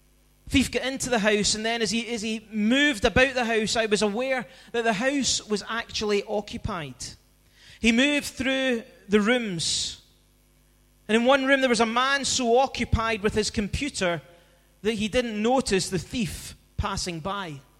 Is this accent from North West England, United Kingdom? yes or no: no; Scotland, United Kingdom; I'm the Scottish guy on that core team.